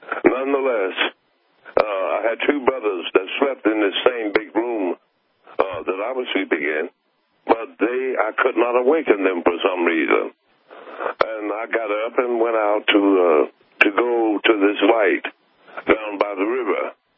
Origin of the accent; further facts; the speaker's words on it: Arkansas, United States; also born or lived in Mississippi; I was born in the South, and my family moved out of the state of Mississippi into Arkansas when I was just an infant.